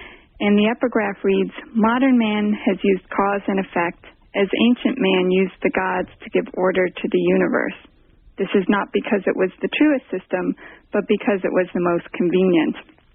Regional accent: Midwest, United States; now in California, United States; I'm a Midwesterner, and I was a little bit nervous about moving all the way out to California and whatever Orange County meant to me then.

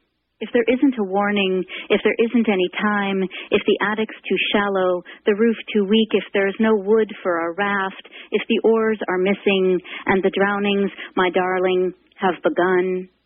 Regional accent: New York City, New York, United States; now in Modesto, United States; No, I'm from New York City originally

